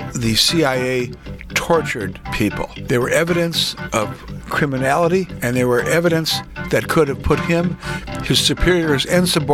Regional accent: Wisconsin, United States; I grew up in Wisconsin when Senator Joseph McCarthy was our senator.

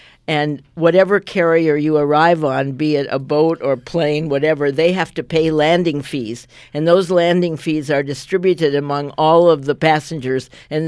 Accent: Midwest, United States; Because I, too, had grown up in this country, and what's more, I grew up in the Midwest.

